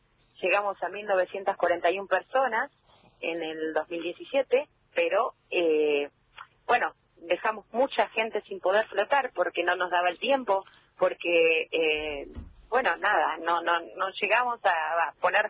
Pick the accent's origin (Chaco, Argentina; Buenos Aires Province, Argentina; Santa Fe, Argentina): Buenos Aires Province, Argentina; Epecuén; Sí, yo nací en Epecuén, mi papá nació en Epecuén, mis abuelos nacieron en Epecuén.